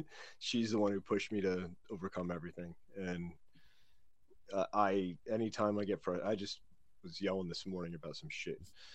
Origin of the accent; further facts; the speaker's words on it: New Jersey, United States; Jersey born, bred, grew up in Oakland, grew up in Patterson for a little bit, then Hawthorne, then Oakland, Lincoln Park, Midland Park, Lodi, East Rutherford, settled down in Springfield now.